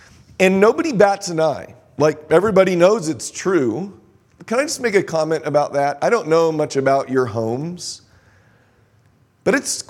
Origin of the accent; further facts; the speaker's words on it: San Diego, California, United States; I grew up in San Diego, California. Everywhere I went in San Diego, there were people with their hands out.